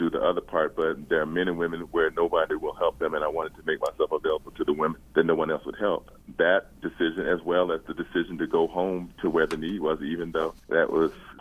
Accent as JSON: {"language": "English", "region": "the South", "country": "United States", "tie": "born or raised there", "moved": "as an adult", "said": "I left the South when I was 18 years old, and growing up in the South and dealing with racism and the limitations that I found until I left, I liked having grown up in the South."}